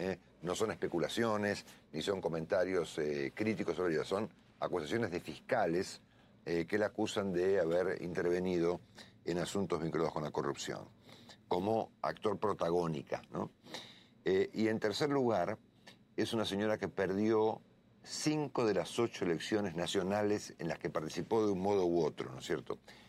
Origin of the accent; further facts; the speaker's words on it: Argentina; now in United States; cuando yo estoy aquí en Estados Unidos y comento que soy argentino y que estamos en crisis